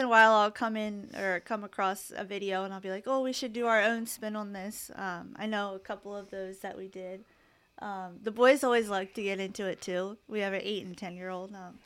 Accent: Lancaster, Pennsylvania, United States; Sean and I are both in Lancaster, both started in Lancaster. We both graduated from Penn Manor

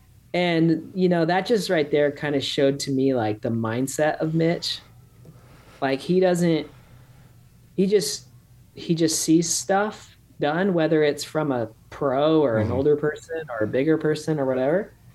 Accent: Utah, United States; also born or lived in Arizona; We moved from Arizona to like Ogden area in Utah.

